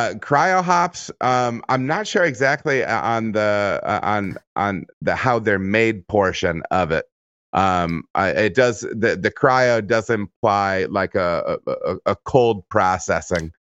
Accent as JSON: {"language": "English", "region": "Michigan", "country": "United States", "said": "you know, I'm originally from Michigan."}